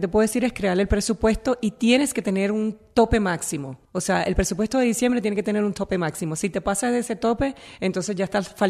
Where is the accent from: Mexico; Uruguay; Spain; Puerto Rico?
Puerto Rico; Naranjito; El origen, yo vengo de Naranjito, de un pueblito que tú no vas a conocer nunca porque no vas a hacer nada nunca allí en Puerto Rico